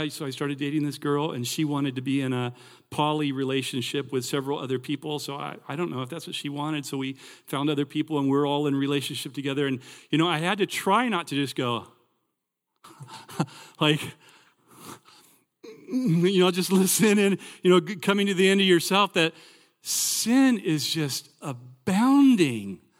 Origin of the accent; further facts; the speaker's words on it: California, United States; the woman who cut my hair when I was growing up in California